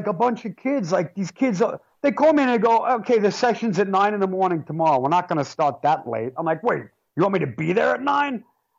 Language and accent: English; New York, United States; I said, dude, I'm a New Yorker. You're not touching my drum tracks.